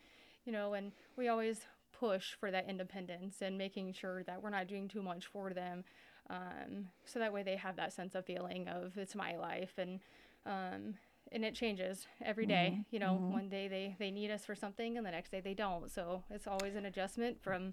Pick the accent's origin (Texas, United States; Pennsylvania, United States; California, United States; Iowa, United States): Iowa, United States; Atlantic; Well, I'm here from Atlantic. I've lived here my whole life.